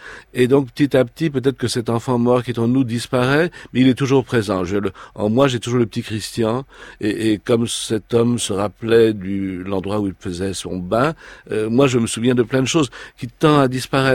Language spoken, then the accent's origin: French; Paris, Île-de-France, France; born there; Moi, je suis né en 44 à Paris